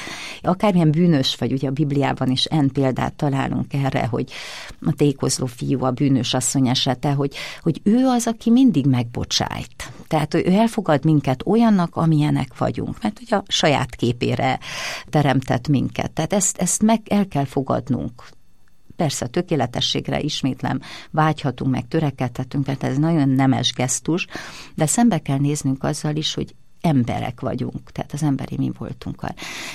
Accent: Hungary; Én egy nagyon, nagyon büszke vagyok én arra, hogy magyarnak születtem

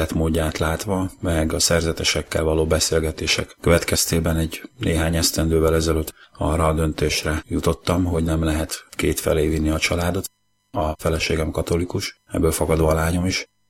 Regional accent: Zirc, Veszprém County, Hungary; born there; now in Nagyvázsony, Hungary

